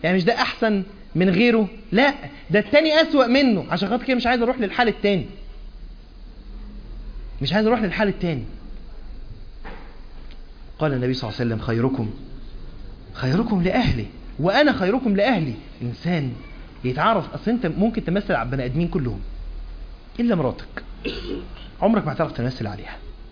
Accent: Egypt

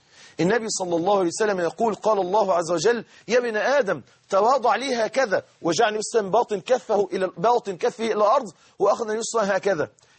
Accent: Mansoura, Dakahlia, Egypt; لما مسك محافظه عندنا في المنصوره

